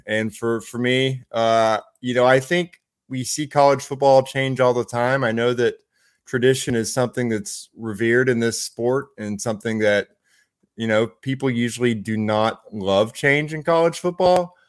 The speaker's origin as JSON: {"language": "English", "town": "Brunswick", "region": "Georgia", "country": "United States", "tie": "born or raised there", "said": "They love going to Brunswick, my hometown, going to St. Simon's Island, setting up camp and making that trek every year."}